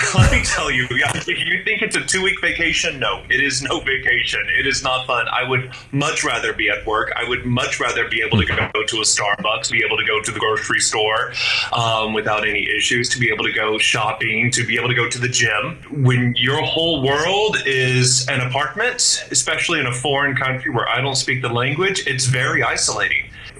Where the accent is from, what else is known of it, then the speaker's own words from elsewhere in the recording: United States; now in China; Yeah, I'm an American. I'm used to my freedom.